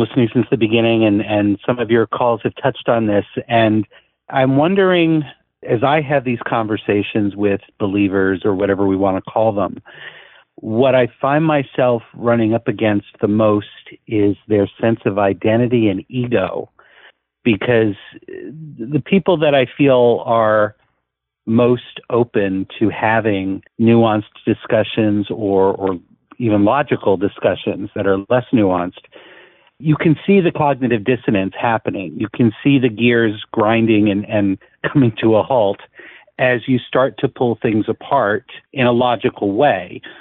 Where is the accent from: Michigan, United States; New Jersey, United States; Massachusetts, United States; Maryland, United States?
New Jersey, United States; And I grew up in New Jersey. I didn't grow up in an area that I think was crazy jingoistic, except we had a lot of historical places.